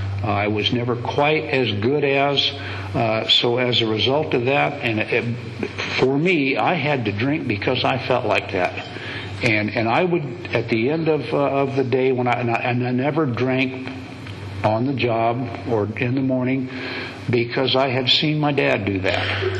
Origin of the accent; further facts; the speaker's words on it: Fresno, California, United States; when I was a kid growing up in Fresno